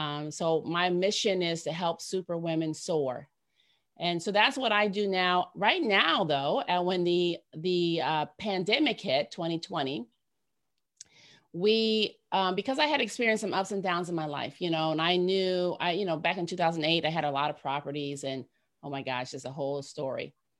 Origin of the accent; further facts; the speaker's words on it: Ohio, United States; And we're from Ohio. So you just imagine two Black in the middle of the United States, people, no degrees.